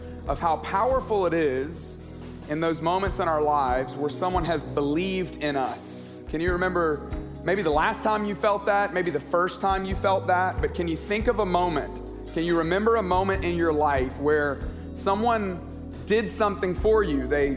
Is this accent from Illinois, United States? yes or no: no; Tuscaloosa, Alabama, United States; moved away as an adult; I grew up in Tuscaloosa, Alabama, and moved to Atlanta to go to college at Georgia Tech.